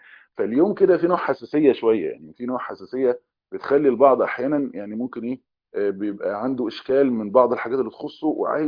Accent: Egypt; ومش عارف عندنا في مصر وفي أماكن تانية يعني بعض الحاجات اللي بالشكل ده

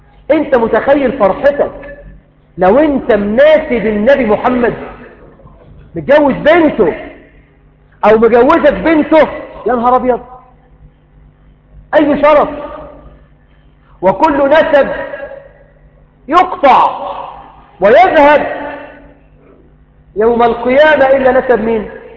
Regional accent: Egypt; اسأل الله العظيم ان يجنب بلدنا مصر كل الفتن

